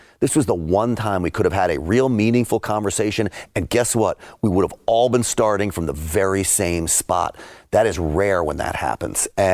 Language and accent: English; New York City, New York, United States; I grew up in and around New York City. And I remember when it was overrun with crime, and I was afraid to ride the subway.